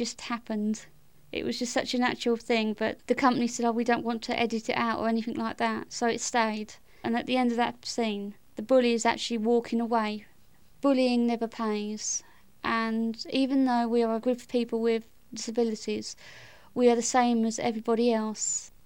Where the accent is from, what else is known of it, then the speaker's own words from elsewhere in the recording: Aylesbury, South East England, United Kingdom; I'm from Aylesbury in Buckinghamshire